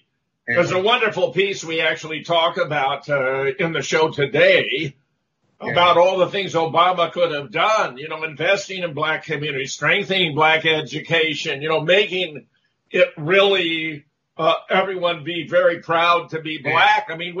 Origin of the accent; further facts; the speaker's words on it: Pasadena, California, United States; born there; Of course, I was born in Pasadena. I care about the future of California.